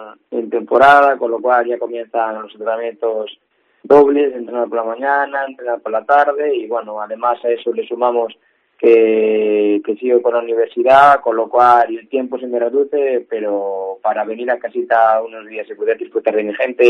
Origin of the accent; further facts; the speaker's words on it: Viveiro, Galicia, Spain; siempre esté hablando de Viveiro, que siempre esté haciendo las lomas o no sé, haciendo referencia a mi pueblo, pues porque a mí me gusta.